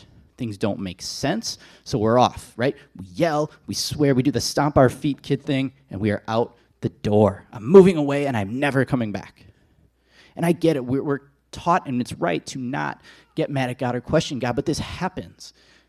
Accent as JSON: {"language": "English", "town": "Watertown", "region": "Wisconsin", "country": "United States", "tie": "born or raised there", "lives_now": "Madison, United States", "said": "I moved from Watertown, Wisconsin, which is about 45 minutes from here, and I moved to Madison in 2004 to go to college."}